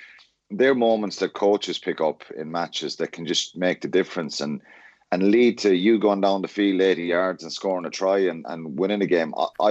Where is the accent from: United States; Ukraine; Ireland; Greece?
Ireland; Anytime you score a try and beat England in at any stage is massive as Irish fans.